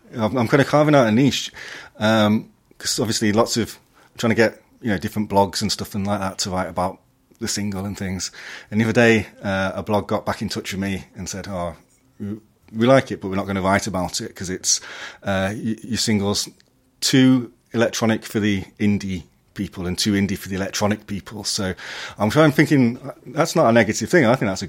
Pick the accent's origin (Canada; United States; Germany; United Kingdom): United Kingdom; West Midlands; Because I'm from the West Midlands, it's most of my accent's gone, but every now and again it kind of sticks in certain